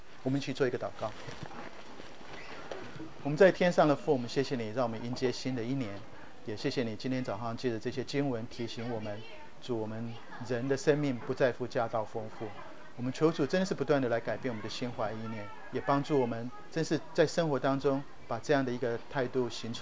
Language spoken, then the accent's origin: Chinese; Taiwan; 我在很小的时候在台湾就看到一本书